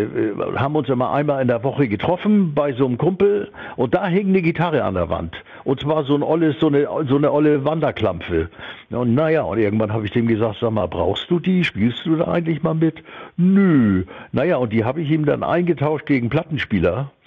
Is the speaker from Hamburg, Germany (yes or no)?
yes; Hamburg, Germany; wir waren ja so als Jugendliche in Hamburg auf St. Pauli Rock'n'Roll-Fans.